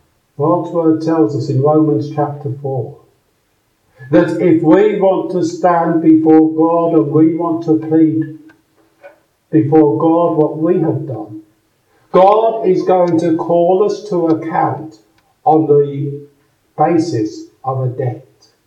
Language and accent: English; United Kingdom; I'm British. I was born into a Christian country. I go to church.